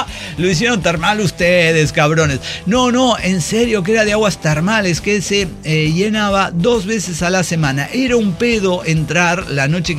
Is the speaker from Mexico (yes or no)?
yes; State of Mexico, Mexico; now in Isla Socorro, Mexico; Olvidé especificar que yo soy del Estado de México, pero viviendo en Isla Socorro.